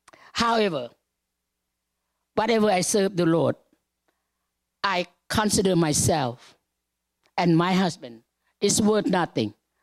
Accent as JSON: {"language": "English", "country": "Laos", "second_language": "English", "moved": "yes", "said": "This is my life. I came from Laos. I never thought I could be this far to be a missionary to Cambodia."}